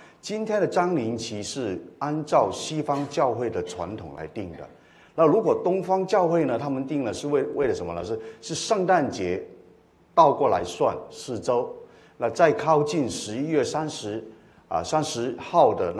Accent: Macau; also born or lived in Hong Kong; 我是在澳门出生，澳门长大了，后来到香港去读书。

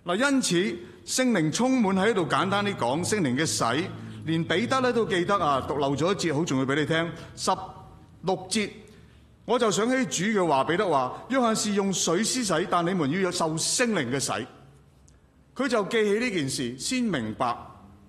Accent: Guangdong, China; 我是广东人

